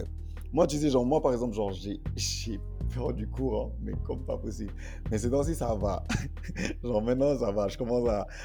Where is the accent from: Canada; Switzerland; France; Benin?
Benin; de là d'où je viens aussi, mon village, c'est ça, le genre, l'animal emblématique, tu vois. Au Bénin